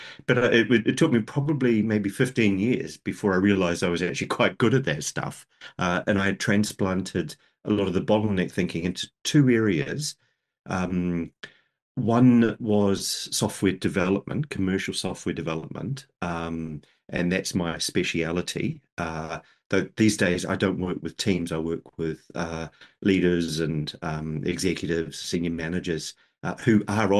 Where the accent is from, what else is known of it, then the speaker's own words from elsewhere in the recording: Nelson, New Zealand; also born or lived in Scotland / Ireland; I live in New Zealand. I grew up in New Zealand, but I moved away in my 20s to live in Scotland and Ireland. So I learned a few more vowels when I did that.